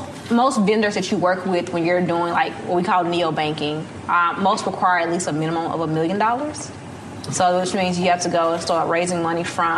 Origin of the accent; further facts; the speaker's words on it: Terry, Mississippi, United States; moved away; So I'm from Terry, Mississippi.